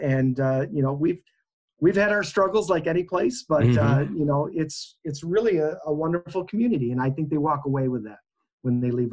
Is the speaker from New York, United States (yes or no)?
yes; New York, United States; now in Sioux Falls, United States; I didn't grow up here in Sioux Falls either. I grew up in Western New York and came out here to go to college at Augie